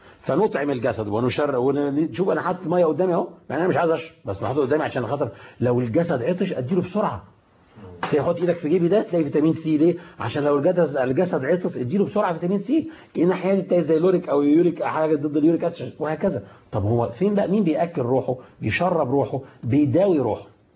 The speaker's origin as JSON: {"language": "Arabic", "country": "Egypt"}